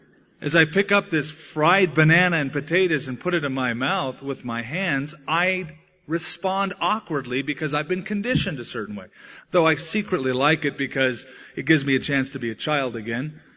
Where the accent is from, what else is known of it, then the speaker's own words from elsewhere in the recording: United States; I'm an American. I can't change that. I was raised a certain way.